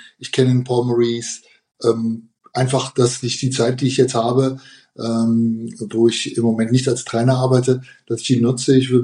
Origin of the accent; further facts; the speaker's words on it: Cologne, North Rhine-Westphalia, Germany; wir sind zusammen aufgewachsen in den Auswahlmannschaften. Er dann, Peter damals aus Mannheim und ich aus Köln.